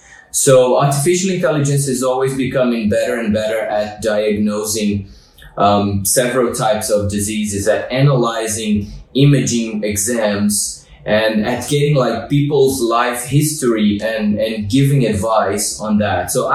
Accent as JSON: {"language": "English", "country": "Brazil", "also_born_or_lived": "Australia", "said": "I'm originally Brazilian and I'm partly Australian as well, I've lived in Australia for 8 years."}